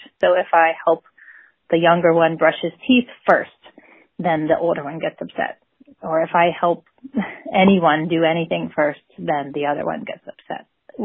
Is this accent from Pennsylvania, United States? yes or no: yes; Phoenixville, Pennsylvania, United States; I'm from Phoenixville, Pennsylvania, and I have two boys.